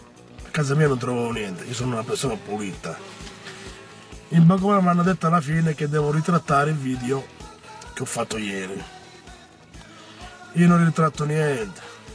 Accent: Cutro, Calabria, Italy; io sono di Cutro e non mi vendo

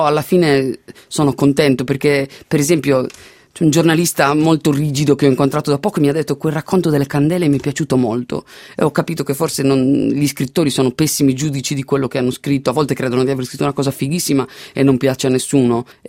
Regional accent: Sardinia, Italy; forse mi sono un po' stufato di essere sardo professionista. Non mi sono stufato di essere sardo

